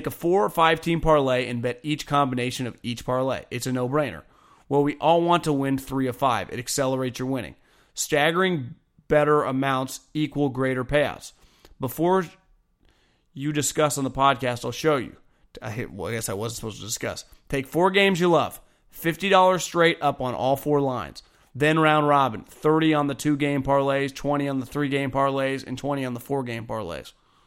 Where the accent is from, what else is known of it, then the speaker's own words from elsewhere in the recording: Davis, California, United States; I grew up in Davis, California. I rooted for the Sacramento Kings for a long time.